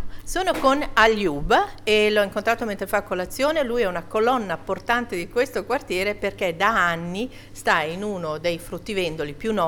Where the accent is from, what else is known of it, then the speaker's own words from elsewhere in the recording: Milan, Lombardy, Italy; sono una milanese che non lo sa dire